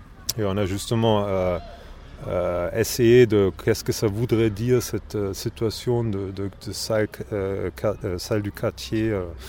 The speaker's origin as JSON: {"language": "French", "region": "Berlin", "country": "Germany", "second_language": "French", "said": "Moi je suis allemand, je viens de Berlin."}